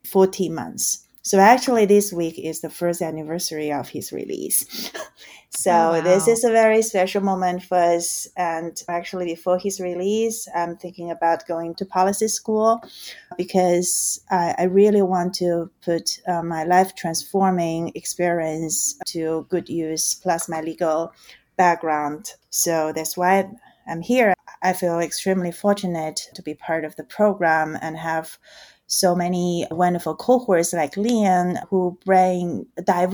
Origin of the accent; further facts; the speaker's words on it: Beijing, China; moved away as an adult; now in Princeton, United States; I grew up in Beijing, China, and educated in China as well. And I moved here in 2014